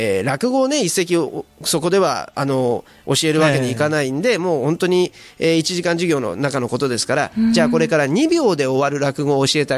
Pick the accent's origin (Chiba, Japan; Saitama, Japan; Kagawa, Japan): Chiba, Japan; Funabashi; 僕は船橋出身で今は船橋には住んでないんですが